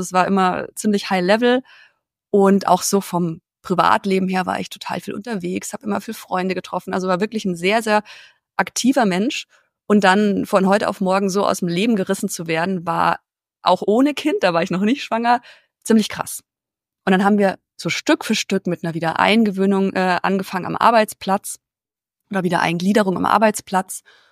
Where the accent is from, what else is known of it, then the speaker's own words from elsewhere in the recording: Mühldorf am Inn, Bavaria, Germany; ich bin jetzt fast 36 Jahre alt, bin aus der Nähe von München, also wer sich da besser auskennt, aus der Ecke Mühldorf am Inn.